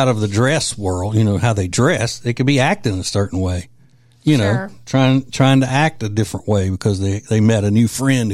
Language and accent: English; Boston, Massachusetts, United States; moved away as an adult; now in Charlotte, United States; We are both born and raised in Boston. In Boston, and moved to Charlotte a few years ago when he got a job in the financial industry.